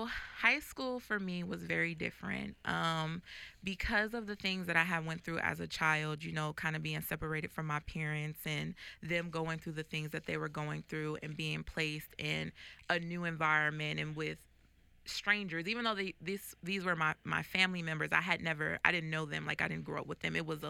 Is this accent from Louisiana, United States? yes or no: no; Compton, California, United States; also born or lived in East Orange, New Jersey; Okay, so I was raised in East Orange, New Jersey until I was about 10 years old. And then I moved to Compton, California, and I was raised by my grandparents.